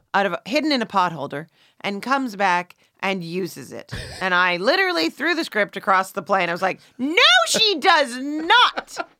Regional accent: Canada; I'm Canadian

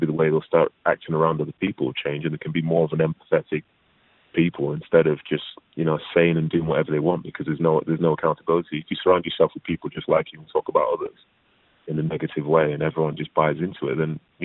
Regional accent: Manchester, North West England, United Kingdom; From where I was raised, I think things have changed quite a lot.

